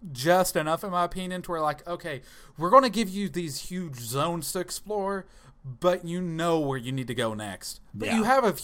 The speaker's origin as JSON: {"language": "English", "region": "Tennessee", "country": "United States", "said": "I'm from Tennessee, and even that's fucked up."}